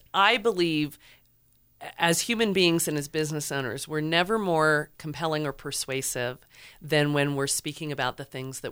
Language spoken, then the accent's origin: English; California, United States; also born or lived in New York City; now in Santa Fe, United States; Yeah, I will say I grew up in California and I spent 13 years in New York City.